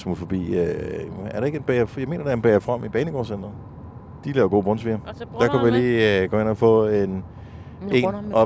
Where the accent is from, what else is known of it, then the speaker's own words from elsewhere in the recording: Region of Southern Denmark, Denmark; Det er sådan noget, det lærer du som fynbo lynhurtigt at spotte.